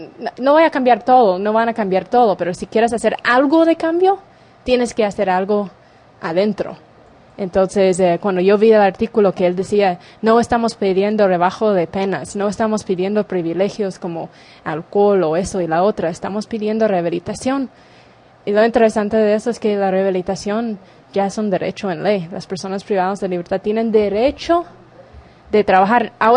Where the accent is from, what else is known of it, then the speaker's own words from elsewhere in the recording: United States; Soy una mujer gringa y ahí estoy en medio de los que dicen que son los cabecillas